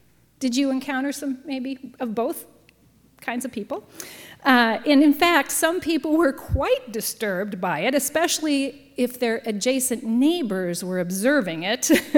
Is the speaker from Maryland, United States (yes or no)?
no; Iowa, United States; As a girl growing up in Iowa, I loved to be outside in my backyard, in the park, playing on the school ground.